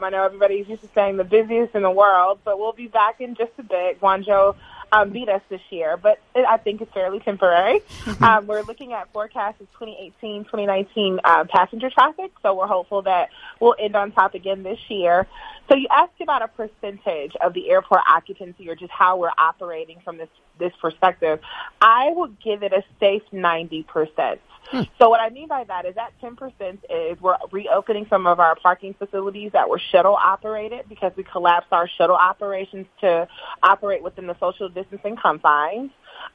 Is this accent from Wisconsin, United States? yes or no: no; Atlanta, Georgia, United States; but I'm from Atlanta. I'm raised in Atlanta.